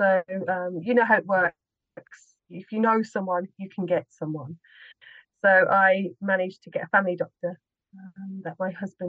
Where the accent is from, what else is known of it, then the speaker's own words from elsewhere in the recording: Birmingham, West Midlands, United Kingdom; now in Slovakia; I'm from Birmingham in the UK.